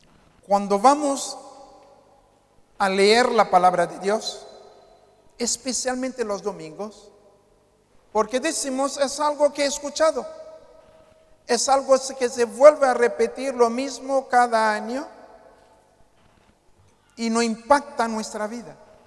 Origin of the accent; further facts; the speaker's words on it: Haiti; Ustedes saben que soy de Haití, ¿verdad?